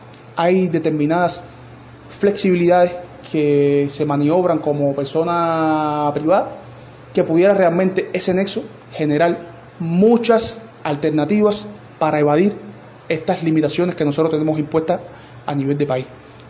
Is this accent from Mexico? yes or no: no; Cuba; esta realidad práctica que estamos viviendo nosotros como cubanos de a pie